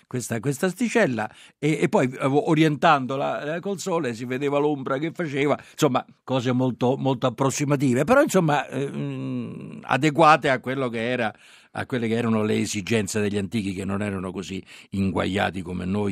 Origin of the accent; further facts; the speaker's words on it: Rome, Lazio, Italy; Perché io sono puntuale, ma sono pure romano.